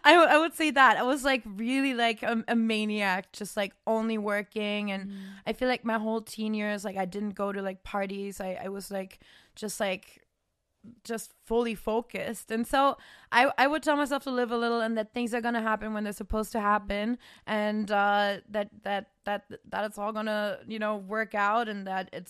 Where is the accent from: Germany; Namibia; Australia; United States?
Germany; English is a second language; in my like small town in Germany, because I'm not technically from Cologne even, which is already kind of a small city. I was like 2 hours outside, like countryside, cows, grass.